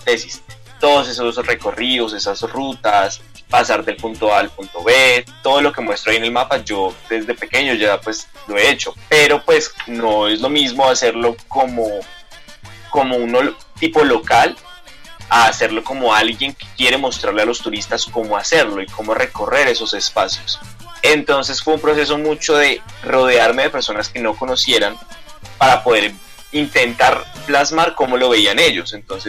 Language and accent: Spanish; Cali, Valle del Cauca, Colombia; yo soy de Cali